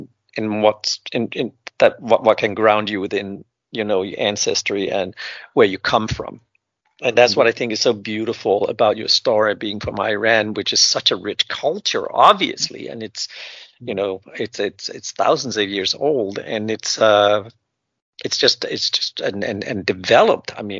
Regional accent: Denmark; English is a second language; I was born and raised in Denmark. I have a middle name that's Norwegian. So we do have ties to Norway. So we're sort of a Norwegian Danish family. So it doesn't get more Scandinavian than that.

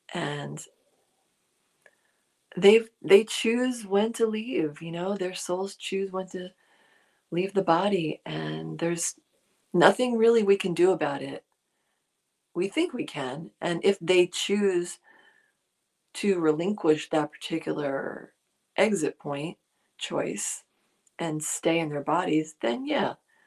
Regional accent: New Jersey, United States; accent: Jersey; My Jersey accent is coming through.

